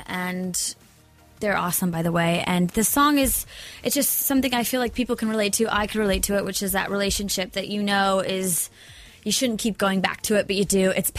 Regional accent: United States; I think because we're both American, we immediately were like, oh, yeah, what's going on? Let's talk about home.

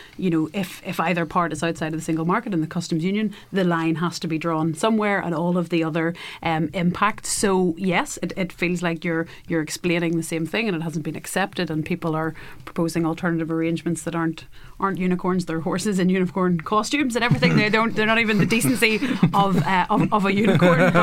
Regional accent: Northern Ireland, United Kingdom; I mean, I'm Irish. I'm an Irish nationalist. So I aspire to Irish unity.

